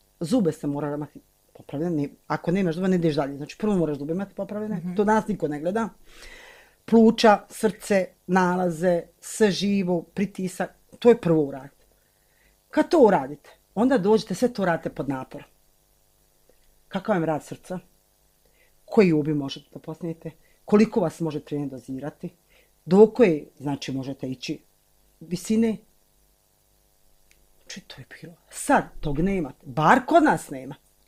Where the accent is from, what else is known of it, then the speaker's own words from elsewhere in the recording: Tuzla, Tuzla Canton, Bosnia & Herzegovina; Znači, mi smo rasli sa sportom u Tuzli.